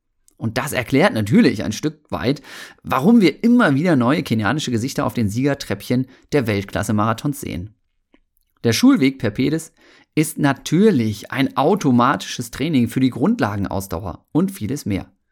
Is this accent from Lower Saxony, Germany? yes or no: yes; Osnabrück, Lower Saxony, Germany; ich bin ja in Osnabrück aufgewachsen, ne?